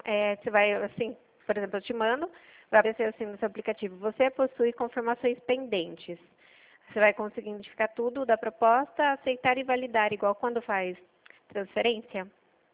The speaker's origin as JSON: {"language": "Portuguese", "town": "Itu", "region": "São Paulo", "country": "Brazil", "said": "eu sou daqui de Itu."}